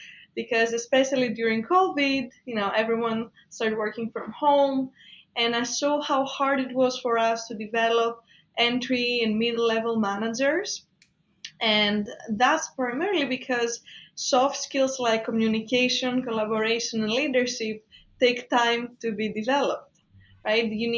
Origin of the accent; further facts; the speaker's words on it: Greece; moved away as an adult; now in United States; I'm from Greece, so I've been living in the US for 7 years now